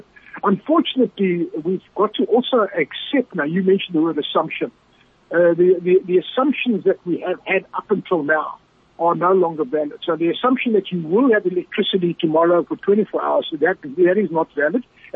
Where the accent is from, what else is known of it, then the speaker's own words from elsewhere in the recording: South Africa; But I think we as South African citizens deserve something better than we have at the moment.